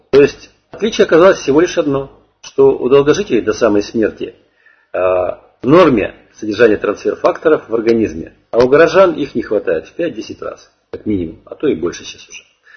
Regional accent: Kirov, Kirov Oblast, Russia; Вот я сам 1962 года рождения, вот, я родился в Кирове, в Вятке.

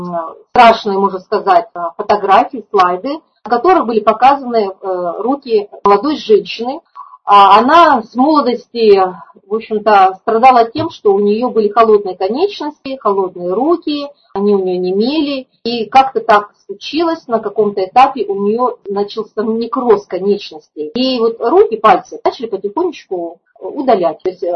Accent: Vladivostok, Primorsky Krai, Russia; Ну, в общем, мы дальневосточники были рады друг другу

